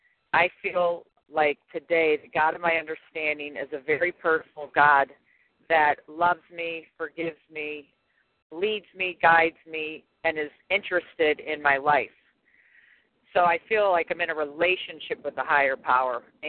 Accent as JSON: {"language": "English", "region": "Florida", "country": "United States", "said": "I'm compulsive overeater from Florida."}